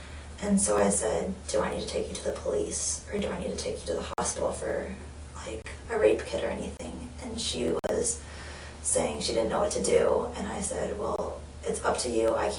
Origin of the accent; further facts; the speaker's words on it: St. Louis, Missouri, United States; I'm originally from St. Louis.